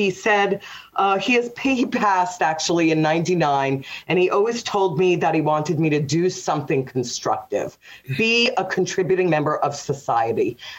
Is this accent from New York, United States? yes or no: yes; Riverdale, New York, United States; I'm originally from Riverdale in the Bronx, New York, and I'm the oldest of two.